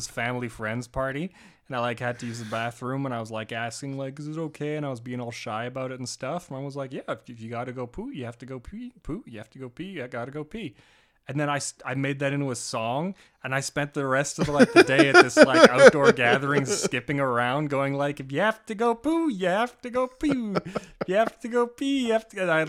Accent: Bragg Creek, Alberta, Canada; I grew up in Bragg Creek.

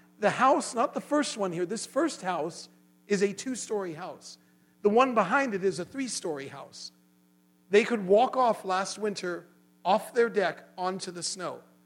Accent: Langley, South East England, United Kingdom; also born or lived in Windsor; now in Mammoth Lakes, United States; We grew up in England. We lived in a village of 1,000 people called Langley. I was born in the town of Windsor, which, if you know, that's where the royal family, their official residence is.

